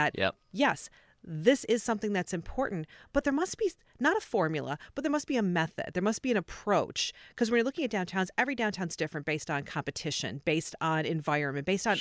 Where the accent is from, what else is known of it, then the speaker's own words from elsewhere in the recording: Birmingham, Michigan, United States; I'm from Birmingham